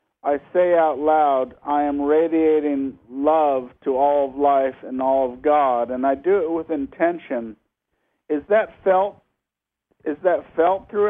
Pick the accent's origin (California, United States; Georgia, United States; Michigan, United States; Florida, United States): California, United States; Malibu; also born or lived in Kauai; I grew up in Malibu, California in the 1960s, 70s, and 80s